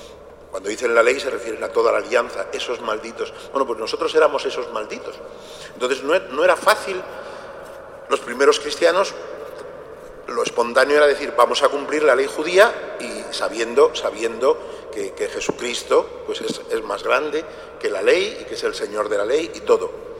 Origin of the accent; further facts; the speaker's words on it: Spain; También los que somos españoles éramos de esos malditos que no conocen la ley